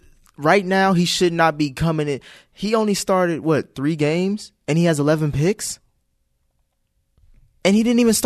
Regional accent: Cincinnati, Ohio, United States; and granted, I'm from Cincinnati

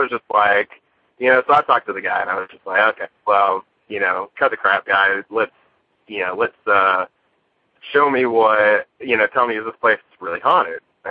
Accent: Arkansas, United States; I'm from Arkansas.

